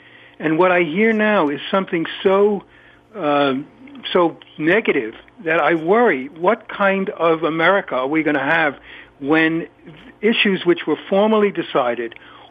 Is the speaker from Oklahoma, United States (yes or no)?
no; Massachusetts, United States; I come from Massachusetts